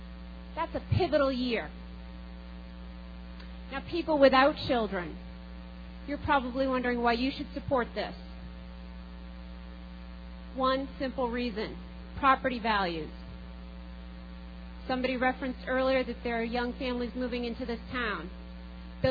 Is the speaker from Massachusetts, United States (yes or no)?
yes; Massachusetts, United States; I grew up on the North Shore.